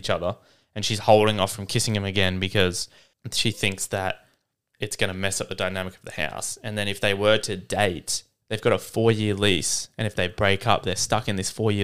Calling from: Philippines; Hi, guys. I'm a listener from the Philippines and I super love the pod.

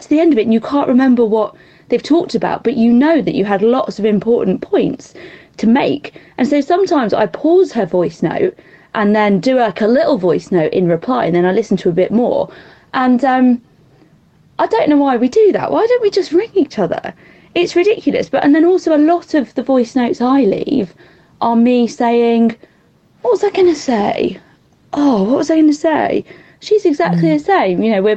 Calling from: Dorking, South East England, United Kingdom; I'm messaging you from Dorking in Surrey.

